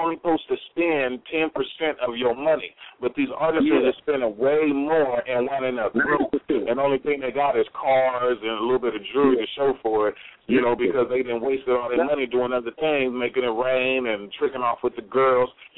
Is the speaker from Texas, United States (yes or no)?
no; California, United States; Hey, man, I'm from Cali, man.